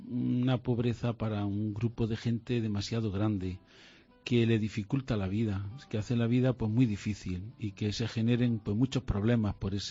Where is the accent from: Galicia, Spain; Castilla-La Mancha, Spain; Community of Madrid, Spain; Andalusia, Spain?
Andalusia, Spain; Gueneja; now in Tegucigalpa, Honduras; Soy de Güeneja, que es un pueblo muy cerca de aquí, de la provincia de Almería, pero de Granada.